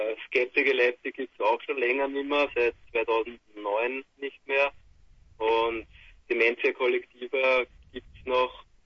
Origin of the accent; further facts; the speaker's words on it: St. Pölten, Lower Austria, Austria; Wir kommen aus Niederösterreich, genau aus St. Pölten. Das ist die Hauptstadt von Niederösterreich, 60 Kilometer von Wien entfernt. Kennt wahrscheinlich keiner von euch da unten. Eine kleine Stadt, 50.000 Einwohner.